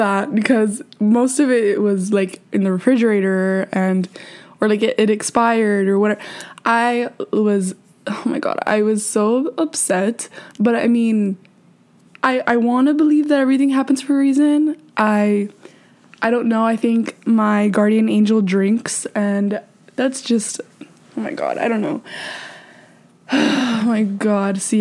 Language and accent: English; Texas, United States; So as you guys know, I'm from Texas, okay?